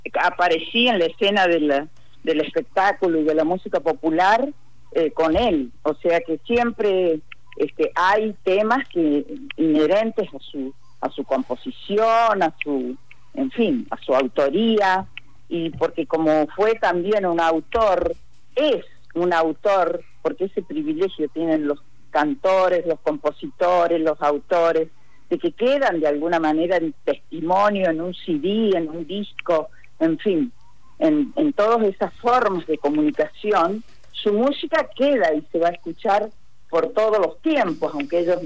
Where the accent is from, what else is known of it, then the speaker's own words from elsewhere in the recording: Las Arrias, Córdoba, Argentina; born there; Yo nací en Las Arrias, departamento de Tulumba, sí. Y tengo, bueno, una casa acá en una casita, un rancho, aquí en Tulumba.